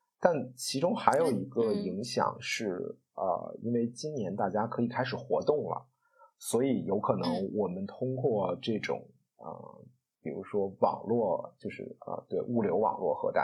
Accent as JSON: {"language": "Chinese", "region": "Beijing", "country": "China", "tie": "born or raised there", "said": "可能和我在北京长大的经验有关"}